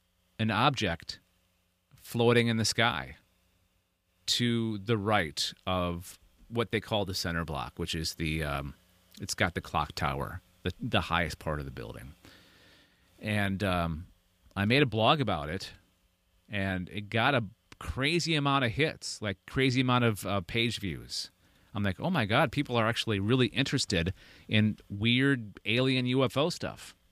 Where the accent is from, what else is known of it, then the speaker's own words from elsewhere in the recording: United States; now in Canada; All the time being an American in Canada.